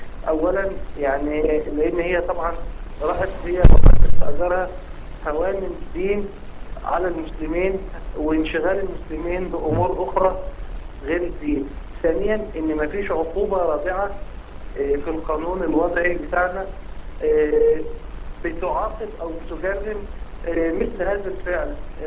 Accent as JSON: {"language": "Arabic", "country": "Egypt", "said": "فاحنا عايزين نتبنى كلنا كمصريين"}